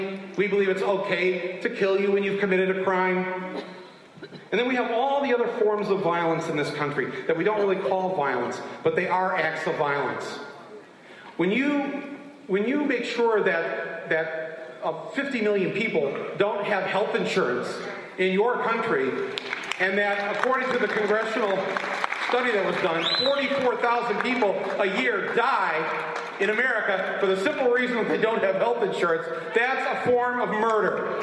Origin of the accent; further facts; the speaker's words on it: United States; And frankly, as an American, this is not how I want to be remembered.